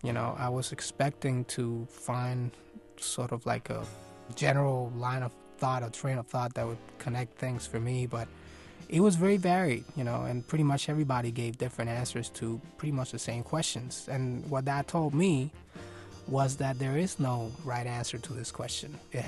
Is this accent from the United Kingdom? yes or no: no; Puerto Rico; moved away as an adult; now in United States; I was actually born and raised in Puerto Rico. I moved to the States when I was 19.